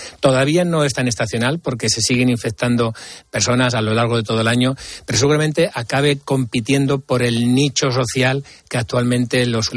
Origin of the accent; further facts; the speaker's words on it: Hannover, Lower Saxony, Germany; also born or lived in Heidelberg; la Hannover de mi infancia como emigrante en la Prusia profunda en los años 70, con mucha mano de obra española, yugoslava y turca